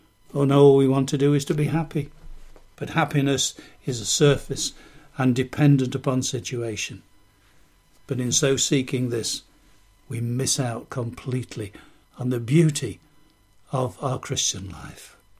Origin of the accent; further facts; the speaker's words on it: East Midlands, United Kingdom; accent: Lincolnshire; That's my Lincolnshire thing. I said, "Lord, I'm just from Lincolnshire. Nobody from the Fens became a preacher."